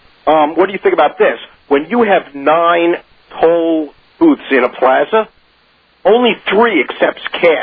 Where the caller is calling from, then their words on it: Oyster Bay, New York, United States; Okay, I'm calling you from Oyster Bay, Long Island. However, the home of Theodore Roosevelt.